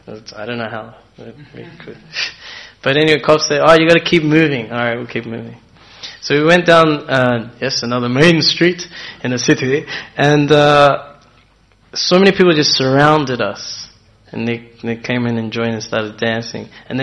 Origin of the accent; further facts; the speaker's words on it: Melbourne, Victoria, Australia; In Australia, in my hometown, in Melbourne, they have a thing called White Night.